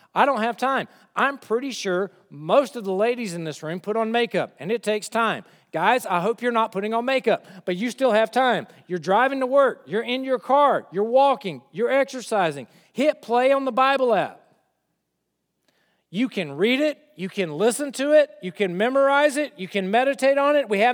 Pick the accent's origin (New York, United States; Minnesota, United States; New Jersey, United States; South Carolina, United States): South Carolina, United States; Honea Path; I grew up in South Carolina. I grew up in Honeypath, South Carolina. You may have never heard of it. It's right next to Possum Kingdom.